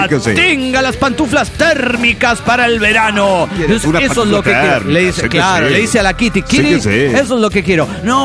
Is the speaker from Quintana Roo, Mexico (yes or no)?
yes; Cancún, Quintana Roo, Mexico; de Cancún, Quintana Roo